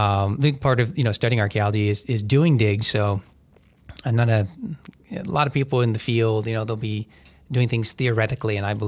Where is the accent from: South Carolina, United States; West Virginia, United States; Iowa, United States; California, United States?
West Virginia, United States; Huntington; also born or lived in Buffalo; I was born in Buffalo, grew up in Huntington, West Virginia.